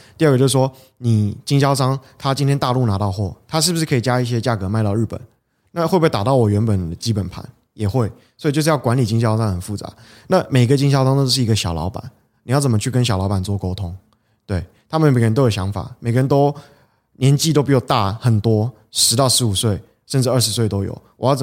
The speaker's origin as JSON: {"language": "Chinese", "region": "southern Taiwan", "country": "Taiwan", "said": "我们工厂在云林斗六，对，我是南部人"}